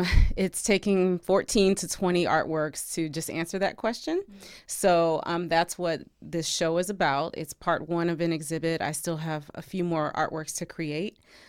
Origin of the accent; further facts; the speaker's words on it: Virginia, United States; also born or lived in Washington, D.C.; now in Los Angeles, United States; I moved from Washington, D.C. I moved from the East Coast. I grew up in Virginia. And so I was there for 20-something years before I came to Los Angeles.